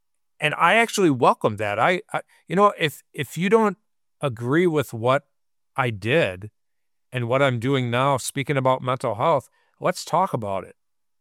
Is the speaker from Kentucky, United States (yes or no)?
no; Racine, Wisconsin, United States; when I first started my career in law enforcement, I worked for the Racine Police Department, my hometown.